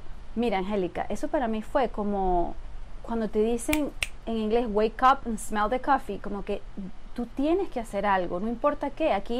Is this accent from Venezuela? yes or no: yes; Venezuela; now in United States; yo soy venezolana, yo tengo aquí 17 años.